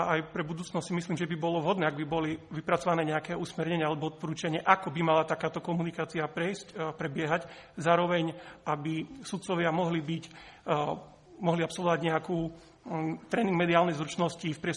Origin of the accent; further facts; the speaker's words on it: Hrabušice, Košice Region, Slovakia; Pochádzam z obci Hrabušice na Spiši